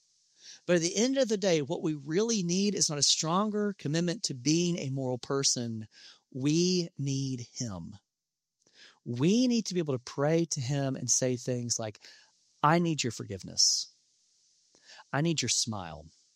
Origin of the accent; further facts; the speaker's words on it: Alabama, United States; In my home state of Alabama, along one of the highways outside of Montgomery, there's this big sign that has a big red devil on it